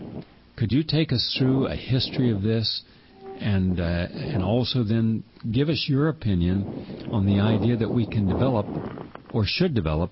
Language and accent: English; West Virginia, United States; Now, I come from West Virginia. Now, I lived in Wheeling, West Virginia, Weirton, West Virginia, where you have Weirton Steel